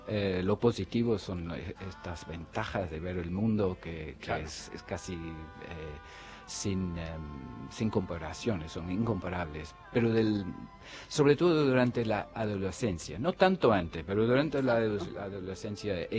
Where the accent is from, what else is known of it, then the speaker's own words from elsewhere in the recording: Ireland; Spanish is a second language; empecé con el italiano, el francés y el irlandés también, claro, que es nuestro primer idioma, el gaélico